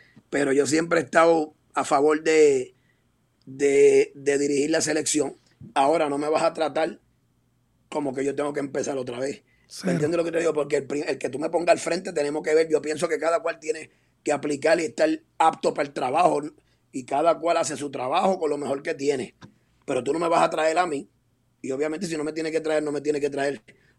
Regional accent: Puerto Rico; yo soy puertorriqueño, ¿verdad? Y es lo que yo tengo por las venas

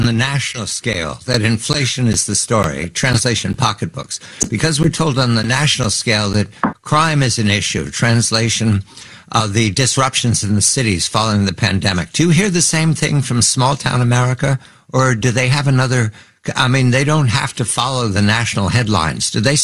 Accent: Philadelphia, Pennsylvania, United States; born there; I was born in the Keystone State, and so was Selena. I was born on the east side, Philadelphia, Collar County.

